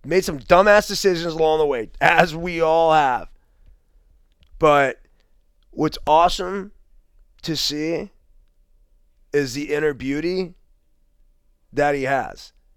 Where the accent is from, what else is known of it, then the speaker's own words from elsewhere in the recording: Half Moon Bay, California, United States; Now, I grew up surfing in Half Moon Bay, where the ocean water typically hovers in the low 50s.